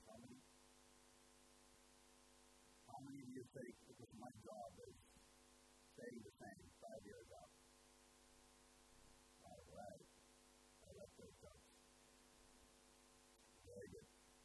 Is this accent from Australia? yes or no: no; Norway; now in Singapore; Listen, I'm from Norway. I live in Singapore. I work in Asia.